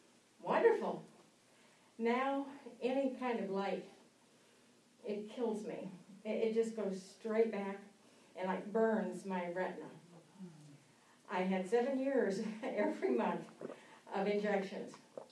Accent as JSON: {"language": "English", "town": "Lincoln", "region": "Nebraska", "country": "United States", "said": "I'm sorry. I did not say I'm from Lincoln."}